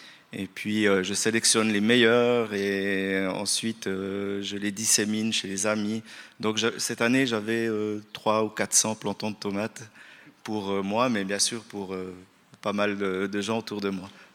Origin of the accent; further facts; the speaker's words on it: Moutier, Bern, Switzerland; born there; Je suis né à Moutier.